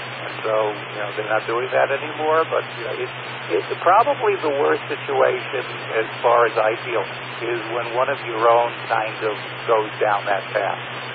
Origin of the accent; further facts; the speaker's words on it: Brooklyn, New York, United States; even though I was brought up in Brooklyn where we're taught not to do such things.